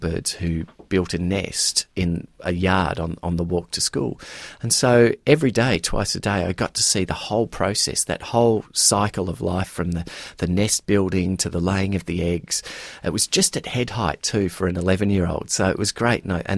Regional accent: Melbourne, Victoria, Australia; the area where I grew up in Bayside, Melbourne

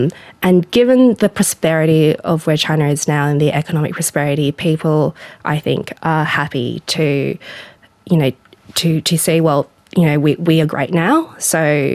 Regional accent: Australia; we grew up in Australia

